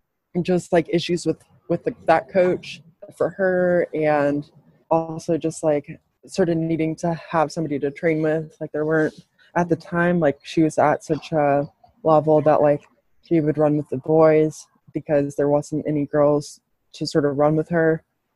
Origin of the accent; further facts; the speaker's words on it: Montana, United States; running for my home state, because that was sort of the ethos of the coach at the time. He was like, I want to build a team, like a really strong team from runners from Montana, because we have strong runners